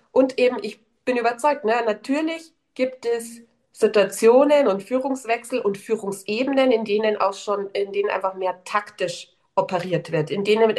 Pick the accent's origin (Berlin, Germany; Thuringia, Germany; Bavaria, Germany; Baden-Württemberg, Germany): Bavaria, Germany; Ja, bei uns in Bayern wird es vielleicht irgendwie noch ein Weißwurstfrühstück geben.